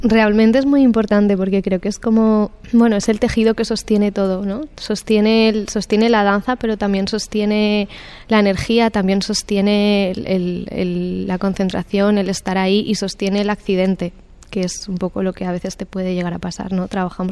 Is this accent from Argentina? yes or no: no; Valencian Community, Spain; de las danzas tradicionales de la comarca de Ayora, que es de donde yo soy, pero también un poco de la comunidad valenciana.